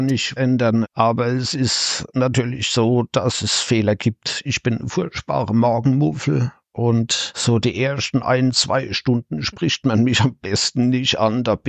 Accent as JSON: {"language": "German", "town": "Kaiserslautern", "region": "Rhineland-Palatinate", "country": "Germany", "lives_now": "Hannover, Germany", "said": "Ich komme aus der Pfalz, Rheinland-Pfalz, aus der Nähe von Ludwigshafen, gebürtig allerdings in Kaiserslautern, bin also Premium-Pfälzer, wohne aber jetzt tatsächlich in der Nähe von Hannover"}